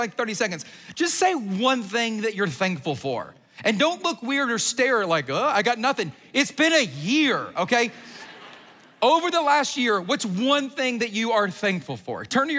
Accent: Atlanta, Georgia, United States; I mean, I grew up in Atlanta. I walked through humidity, if anything, and which is way worse than snow if we're thinking about it.

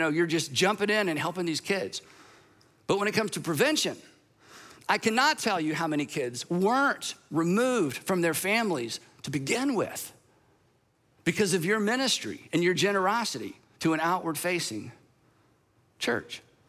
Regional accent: United States; yeah, but I'm an American. We don't prevent things.

